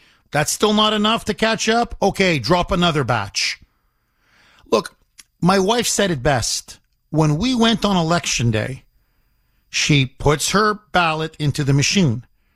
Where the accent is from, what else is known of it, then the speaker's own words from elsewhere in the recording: Canada; Now, growing up in Canada